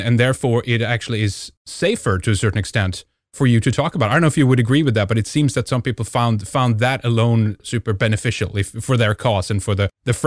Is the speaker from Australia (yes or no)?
no; Sweden; growing up in Sweden, mostly Swedish